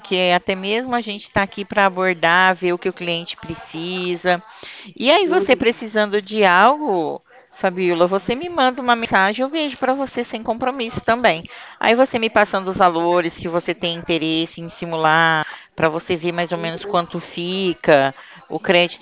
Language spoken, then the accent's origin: Portuguese; Ribeirão Preto, São Paulo, Brazil; Não, eu sou daqui de Ribeirão.